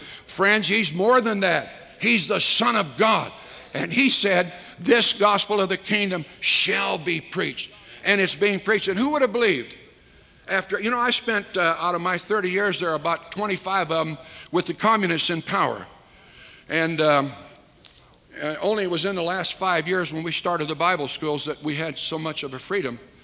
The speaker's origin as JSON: {"language": "English", "country": "United States", "tie": "born there", "said": "That's where my dad was born and my mom and what was called Belarus. I was born in America, all of our family."}